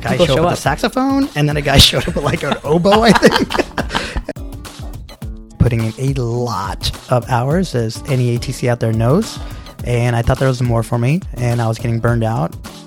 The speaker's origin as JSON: {"language": "English", "town": "Los Angeles", "region": "California", "country": "United States", "said": "hey, I'm from Los Angeles."}